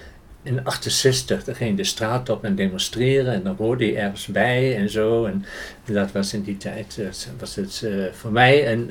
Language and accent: Dutch; Groningen, Netherlands; moved away as an adult; Ik kom uit de stad Groningen en ik wou ook nooit weg uit Groningen.